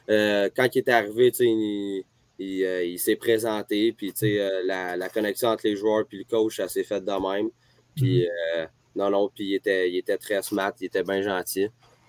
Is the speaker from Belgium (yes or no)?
no; Granby, Quebec, Canada; j'ai 17 ans, ma première année dans l'HMQ dans le Fort de Val-d'Or. Mon parcours, j'ai commencé dans le hockey mineur près de chez nous, à Granby.